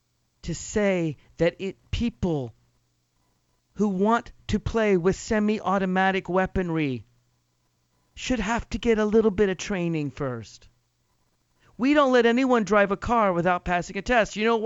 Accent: Nashville, Tennessee, United States; I'm originally from Tennessee, from Nashville, Tennessee.

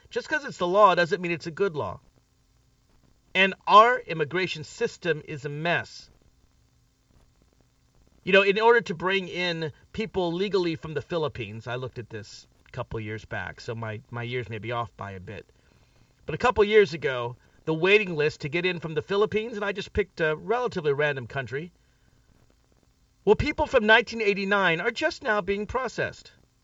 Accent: Nashville, Tennessee, United States; I grew up in Nashville, Tennessee. Spent my whole childhood there until I went to college.

